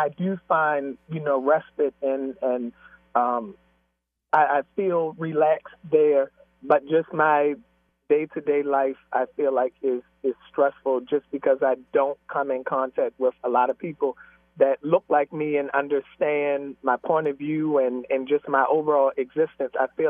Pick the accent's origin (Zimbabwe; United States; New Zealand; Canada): United States; Annapolis, Maryland; I said, no, I'm from Annapolis. Annapolis is the capital, not Baltimore.